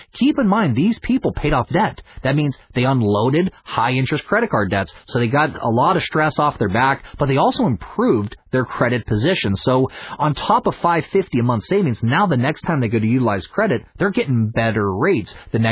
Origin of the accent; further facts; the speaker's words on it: Pittsburgh, Pennsylvania, United States; I came from the Pittsburgh, Pennsylvania area.